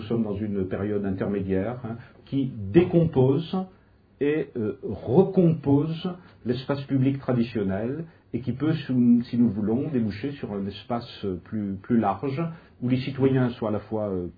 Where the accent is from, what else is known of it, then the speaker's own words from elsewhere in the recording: Bordeaux, Nouvelle-Aquitaine, France; Mais moi, je suis de Bordeaux.